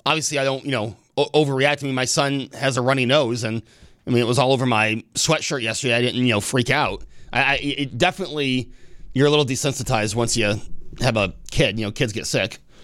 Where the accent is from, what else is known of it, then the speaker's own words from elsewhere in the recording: United States; I'm an American, so I do prefer the Dunkin' Donuts coffee.